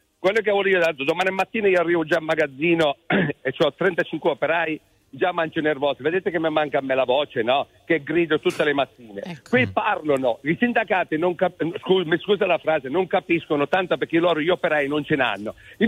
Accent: Sicily, Italy; now in Turin, Italy; Io sono siciliano

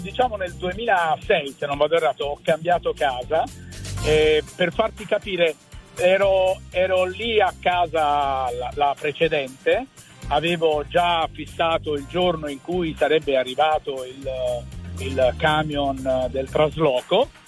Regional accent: Monopoli, Apulia, Italy; Io sono di Monopoli ed ora sono in tragitto per andare a Ravenna.

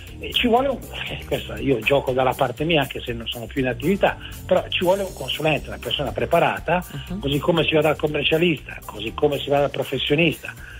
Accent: Ivrea, Piedmont, Italy; Sono di Ivrea.

